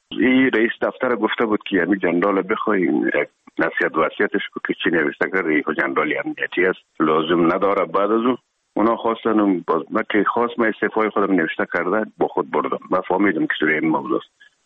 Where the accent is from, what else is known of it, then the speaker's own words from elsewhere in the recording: Herat, Afghanistan; now in Kabul, Afghanistan; مدتی که ما در کابل آمدیم، خود زمان از هرات که آمدیم به اکادمی نظامی،